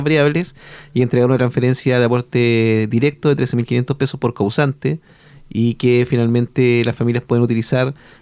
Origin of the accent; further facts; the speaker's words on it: Lota, Biobío, Chile; yo soy de Lota. Entonces, hay en mis redes sociales muchas familias de Lota.